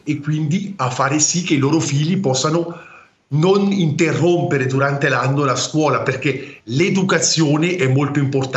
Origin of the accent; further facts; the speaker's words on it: Morbio Inferiore, Ticino, Switzerland; now in Neuchâtel, Switzerland; sono di Morbio Inferiore, di origine. Sono nato a Morbio Inferiore, poi dopo con gli studi che ho fatto in teologia, eccetera, all'Università di Friburgo, sono andato a abitare nel canton di Neuchâtel